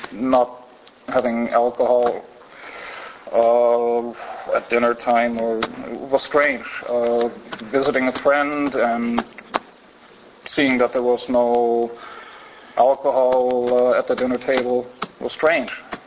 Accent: Germany; English is a second language; briefly, where I come from, it's pretty obvious. Germany won 2-0 against Sweden, if anybody cares. I was born in Germany shortly after the war.

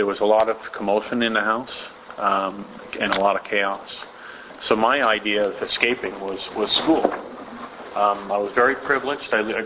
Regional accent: Montreal, Quebec, Canada; born there; I'm 38 years old. I was born here in Montreal. I have one sister. I was adopted. So I was adopted at the age of 1 year old.

